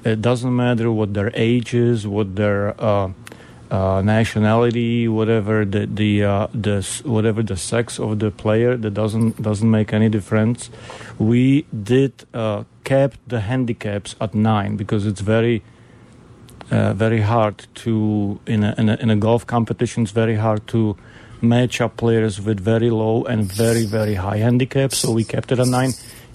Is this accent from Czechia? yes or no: yes; Czechia; English is a second language; now in Chicago, United States; Well, I live in south suburbs right now, but originally from Czechoslovakia.